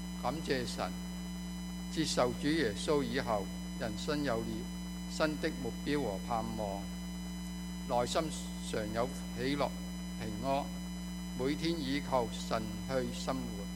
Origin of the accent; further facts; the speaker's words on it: Hong Kong; moved away as an adult; also born or lived in China; now in Hawaii, United States; 我在中国出生，在7岁左右去到香港。